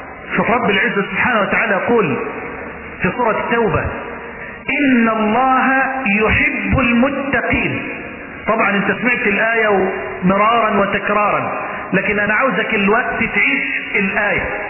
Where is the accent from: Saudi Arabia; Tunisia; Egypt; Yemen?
Egypt; Mansoura, Dakahlia